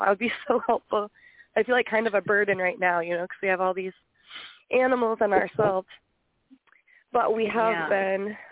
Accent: Colorado, United States; because I'm from Colorado, and our mountains are very much different than the mountains in Pennsylvania.

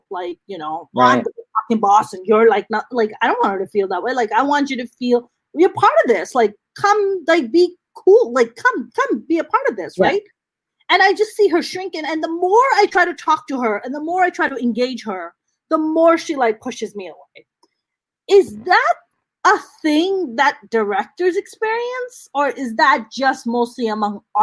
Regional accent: Pakistan; I think for me, like, I grew up in Pakistan.

